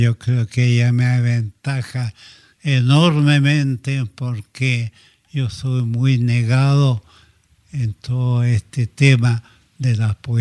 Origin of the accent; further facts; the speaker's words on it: Macul, Santiago Metropolitan Region, Chile; born there; Macul era puro campo, pero había una fila de casas. Ahí nací yo.